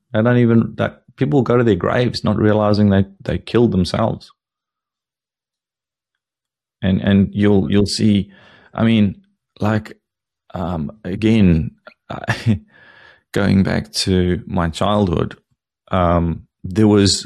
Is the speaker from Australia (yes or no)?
no; South Africa; So I grew up in Africa where you had capital controls. We couldn't travel outside of the country with more than, I can't remember what it was, 10,000 rand or something like that.